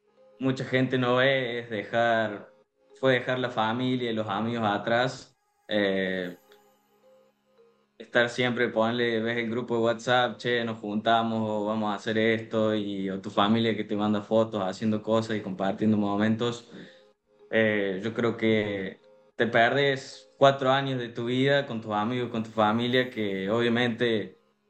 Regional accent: Alta Gracia, Córdoba, Argentina; now in Córdoba, Argentina; Sí, vivo en Córdoba capital ahora, pero sí, viví mucha parte de mi vida en Altagracia.

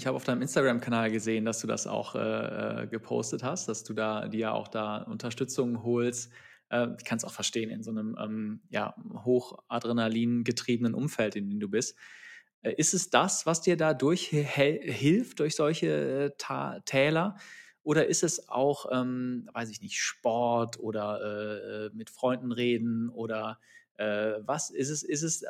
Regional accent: Rhineland, Germany; ist für mich als Rheinländer sehr schwierig auszusprechen

